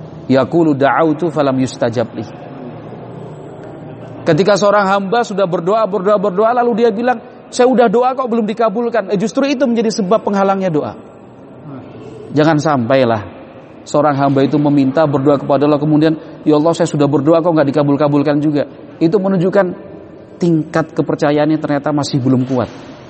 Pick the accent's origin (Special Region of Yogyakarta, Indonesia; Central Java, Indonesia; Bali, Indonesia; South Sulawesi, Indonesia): Special Region of Yogyakarta, Indonesia; Yogyakarta; Saya dari Yogyakarta. Bapak Jogja, ibu orang Buton, tapi lahir besar sekolah di Jogja.